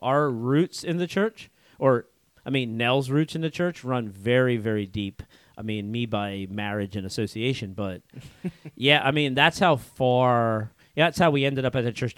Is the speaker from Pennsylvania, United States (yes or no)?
yes; Pennsylvania, United States; And I'm an Eagles fan because I was born and raised here in Central PA, so.